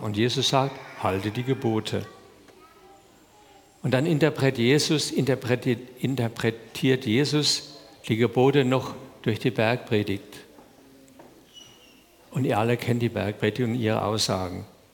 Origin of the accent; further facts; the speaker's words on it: Rhineland-Palatinate, Germany; ich komme aus der Pfalz. Mein Vater hat auch Vineyard gehabt und wir haben diese Vineyard bearbeitet. Ich durfte als Kind manchmal mit.